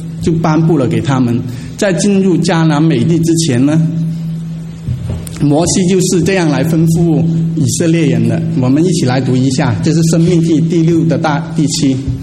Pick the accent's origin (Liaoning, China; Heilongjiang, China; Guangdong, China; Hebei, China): Guangdong, China; 但是我是广东人，